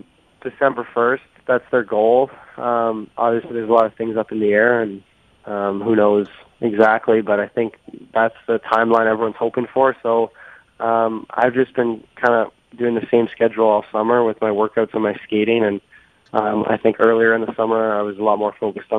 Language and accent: English; Ottawa, Ontario, Canada; like you said about growing up in Ottawa, I was a Sens fan and loved watching the Sens.